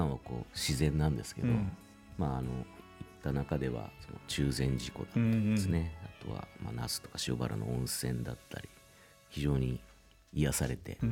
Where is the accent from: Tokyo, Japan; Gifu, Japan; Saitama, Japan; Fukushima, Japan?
Fukushima, Japan; 出身は福島です。